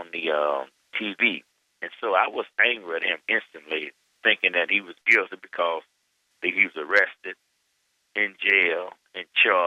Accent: Mississippi, United States; also born or lived in Missouri; I was raised up in Mississippi. I was born in Missouri, and I was raised up in Mississippi. And we had a cultural identity living in Mississippi.

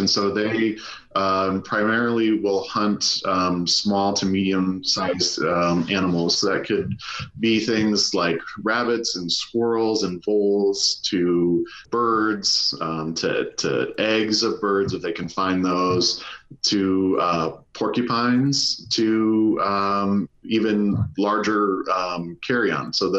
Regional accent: Midwest, United States; You know, I'm a flatlander by birth growing up in the Midwest. And so having access to mountains and the coast really within a day's drive of one another is pretty incredible to me.

